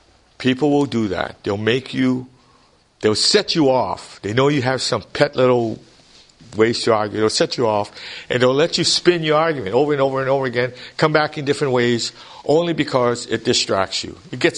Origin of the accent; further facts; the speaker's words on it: Hawaii, United States; Before I became a Christian, growing up in Hawaii, as a nominal Buddhist, I believed there was a God.